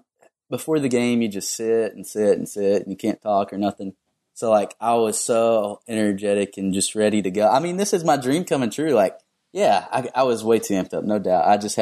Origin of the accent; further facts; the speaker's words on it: Kentucky, United States; I'm from Kentucky. Where he's from is not far from where I live